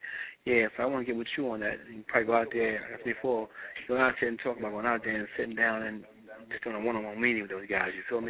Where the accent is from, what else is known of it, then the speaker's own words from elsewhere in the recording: New York, United States; I'm from New York. I'm from New York.